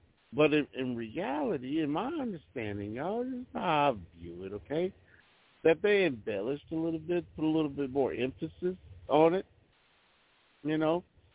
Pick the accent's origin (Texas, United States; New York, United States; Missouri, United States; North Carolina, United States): Texas, United States; I'm a Texan, y'all. I'm from the South, a trucker by trade.